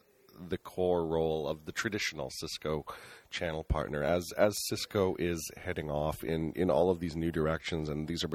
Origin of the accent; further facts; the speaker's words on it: Canada; As a Canadian, it's always kind of a treat.